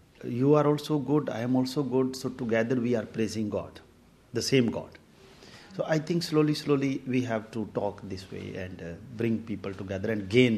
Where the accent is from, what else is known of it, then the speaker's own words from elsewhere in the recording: Pakistan; So like I, Pakistani, being a Pakistani, I am Pakistani citizen and I have a right to be Pakistani citizen.